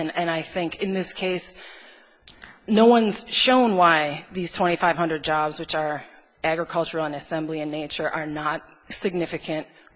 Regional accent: Wisconsin, United States; I'm from Wisconsin.

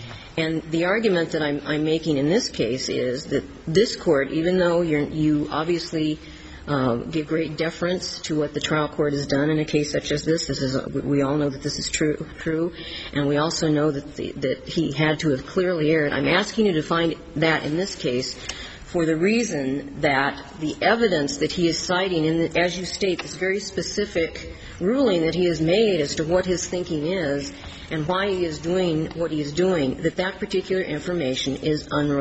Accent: Phoenix, Arizona, United States; I'm a lawyer from Phoenix, Arizona

